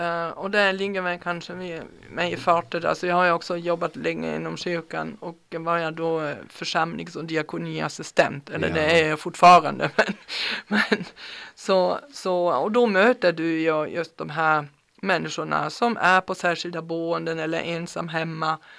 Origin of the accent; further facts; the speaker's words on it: Germany; now in Sweden; nu kommer jag också från Tyskland där det finns sådana samarbeten och samverkan på ett helt annat sätt.